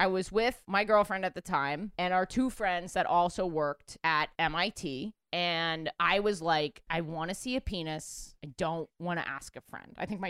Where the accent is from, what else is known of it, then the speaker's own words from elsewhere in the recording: New York, United States; because I'm born and raised in New York.